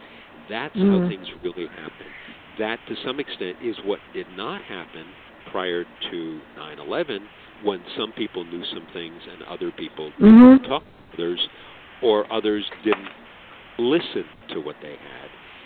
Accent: Hudson, New York, United States; ultimately to Hudson, New York, again, my hometown.

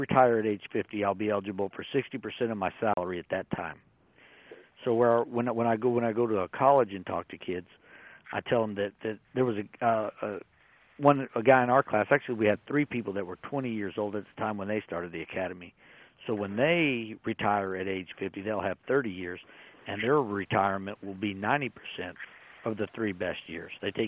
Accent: El Paso, Texas, United States; Now, I grew up in El Paso, Texas, so I spoke Spanish growing up.

